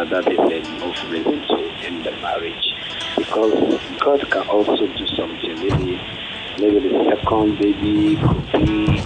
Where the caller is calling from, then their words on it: Ogun, Nigeria; I'm calling from Ogun State.